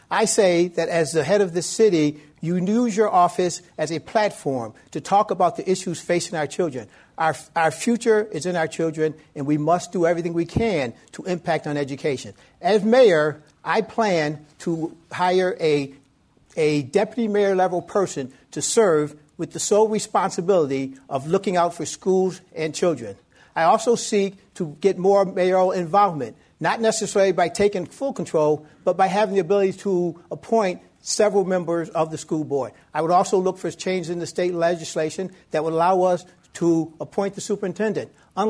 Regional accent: Buffalo, New York, United States; I was born and raised in Buffalo. My family still lives here.

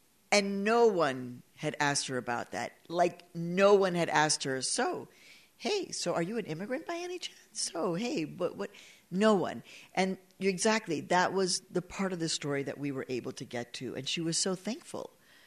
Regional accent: United States; We're just American women who are owning our voice in this moment.

